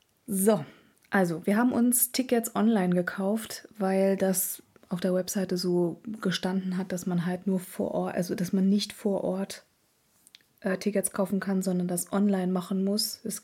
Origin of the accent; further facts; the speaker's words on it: Eifel, Germany; die Eifel bleibt in meinem Herzen, das ist meine Heimat.